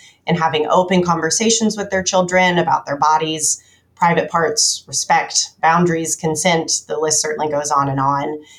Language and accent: English; Oklahoma, United States; now in Oklahoma City, United States; I was born and raised in Oklahoma, currently living in Oklahoma City.